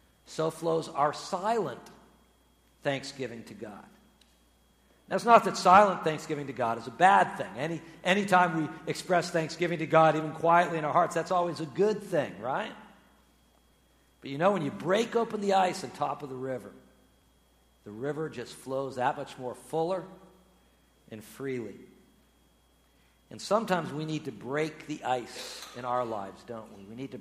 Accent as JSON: {"language": "English", "region": "Massachusetts", "country": "United States", "tie": "born or raised there", "said": "Once again, growing up in Massachusetts, one of the things I like doing in the wintertime is hiking through the snow"}